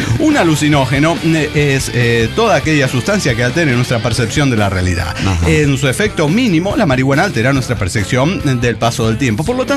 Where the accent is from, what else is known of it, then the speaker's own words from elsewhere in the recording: Buenos Aires, Argentina; de Buenos Aires, Argentina. Bueno, vengo con otro clásico.